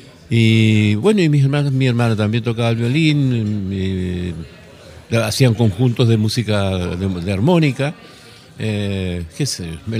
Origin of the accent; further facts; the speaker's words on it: Puerto Natales, Magallanes, Chile; Mi tierra, sí, es Magallanes. Magallanes, yo soy nacido en Puerto Natales, a mucho orgullo.